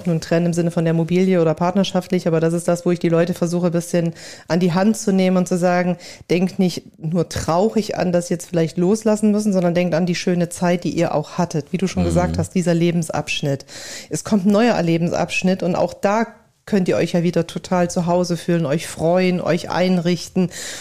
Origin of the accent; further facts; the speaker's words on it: Leipzig, Saxony, Germany; ich komme aus Leipzig